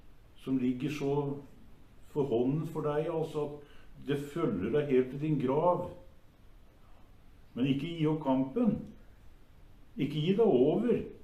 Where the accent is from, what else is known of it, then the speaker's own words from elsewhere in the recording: Kragerø, Vestfold og Telemark, Norway; De forteller om en gammel skomaker borti der jeg kommer fra, Sandrald Kragerø.